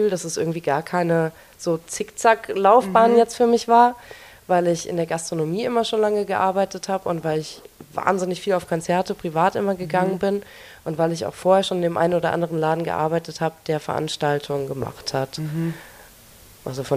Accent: Niedernhausen, Hesse, Germany; born or raised there; also born or lived in Wiesbaden; now in Frankfurt, Germany

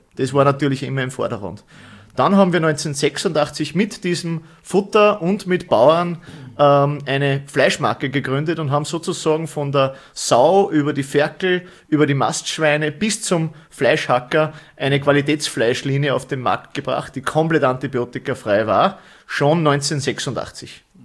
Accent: Bad Schallerbach, Upper Austria, Austria; ich komme aus Österreich, also als Oberösterreich, genauer genommen Bad Schallerbach. Weltbekannt in Österreich. Das ist 2 Stunden westlich.

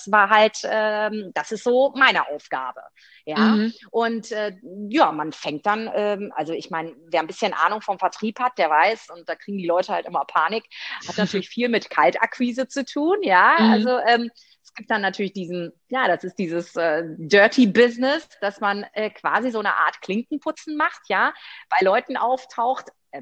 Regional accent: Rhineland, Germany; Weil ich bin ja Rheinländerin, ne?

